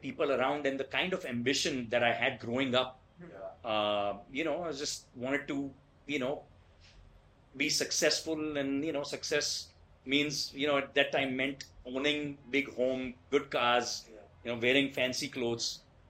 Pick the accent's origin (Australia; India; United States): India; Ahmedabad, Gujarat; being a Gujju, you know, growing up in Ahmedabad